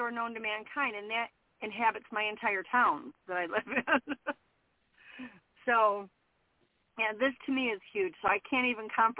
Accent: Michigan, United States; moved away as an adult; now in South Carolina, United States; for me, South Carolina is more high pace only because I'm born and raised in Michigan.

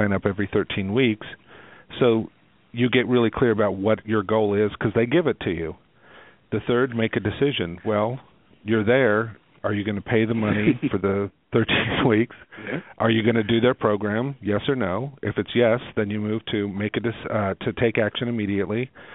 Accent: Midwest, United States; I'm from the Midwest. We're bottom line people.

